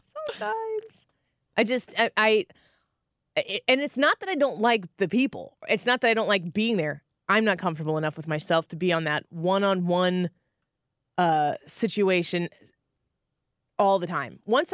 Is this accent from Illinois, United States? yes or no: yes; Illinois, United States; You just want to know where I'm from. I'm from the Metro East.